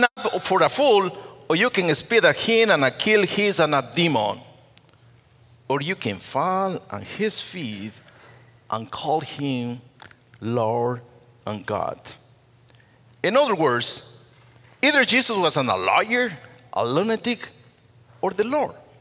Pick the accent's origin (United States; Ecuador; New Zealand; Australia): Ecuador; In July 1988, there was an IMB missionary in Ecuador, my home country.